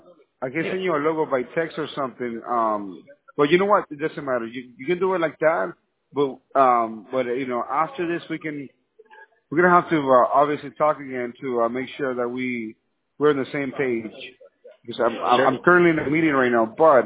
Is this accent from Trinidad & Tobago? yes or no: no; Nicaragua; I'm from Nicaragua